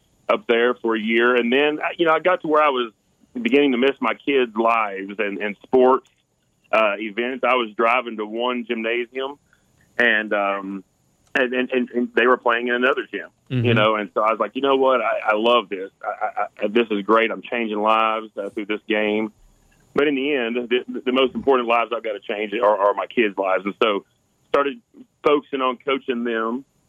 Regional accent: Sale Creek, Tennessee, United States; I grew up in Sale Creek, played basketball at Sale Creek, and then moved on to Bryan College, played basketball there for 4 years.

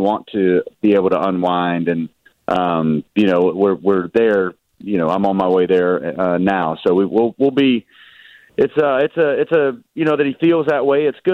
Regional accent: the South, United States; My dad, I mean, my dad, we're from the South. I don't think We wear too many robes down there

